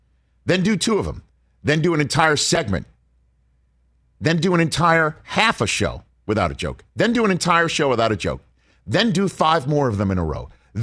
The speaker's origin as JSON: {"language": "English", "region": "New York", "country": "United States", "said": "It does help because I'm from New York and I have a lot of spite and bile in me."}